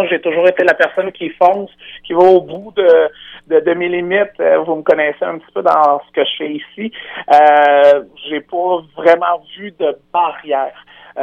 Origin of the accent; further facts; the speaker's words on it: Rivière-du-Loup, Quebec, Canada; Je viens de Rivière-du-Loup, j'ai grandi ici, en région.